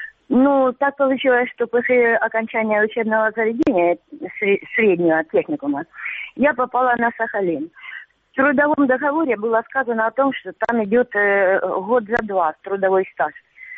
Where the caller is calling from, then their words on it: Kherson Oblast, Ukraine; Добрый день, это Херсонская область, Переселенка. В 2008 году я вышла на пенсию.